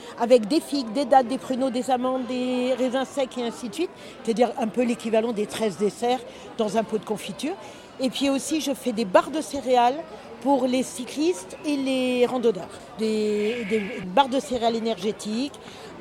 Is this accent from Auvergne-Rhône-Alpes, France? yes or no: no; Provence-Alpes-Côte d'Azur, France; les Gaillardistes de Lubaille. Voilà, je viens du col de la Cayolle, au-dessus de Barcelonnette, 1800 mètres d'altitude, dans le parc du Mercantour.